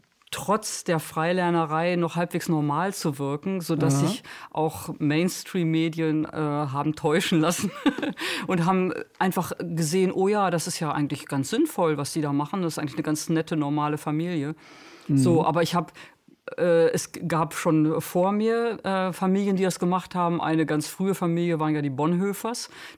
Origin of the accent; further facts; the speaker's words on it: Bremen, Germany; also ich komme ja aus Bremen und das ist ja gleichzeitig auch ein Bundesland